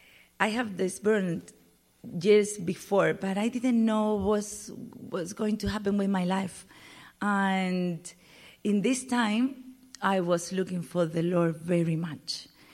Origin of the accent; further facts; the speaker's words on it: Spain; English is a second language; also born or lived in Miami, United States; when I came back to Spain from Miami, I was living in Miami 1 year, like Jean told you, I have to decide what I want to do with my life. And because I have the language, English, I say, okay, something about English.